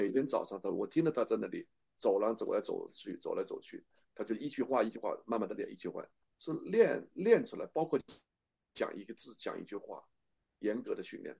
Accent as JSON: {"language": "Chinese", "country": "China", "said": "我们中国人基本上习惯和熟悉的就是诡辩"}